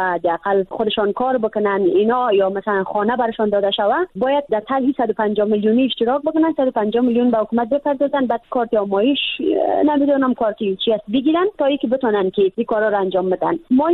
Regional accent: Badakhshan, Afghanistan

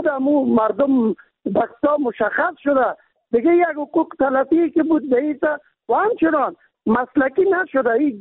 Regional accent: Kabul, Afghanistan; که ما از کابل هستیم

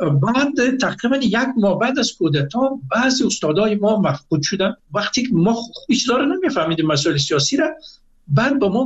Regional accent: Afghanistan; now in Mashhad, Iran; گفتم من از افغانستان آمدم، همین کاپی نمرات خود از لیسه سلطان محمود غزنی من گرفته بودم، غزنوی گرفته بودم،

